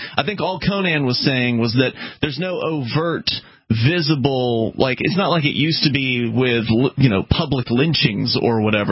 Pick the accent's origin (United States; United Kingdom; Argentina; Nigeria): United States; Sarasota, Florida; now in Keene, United States; by a black lady who had moved up here from actually my hometown of Sarasota, Florida, by total chance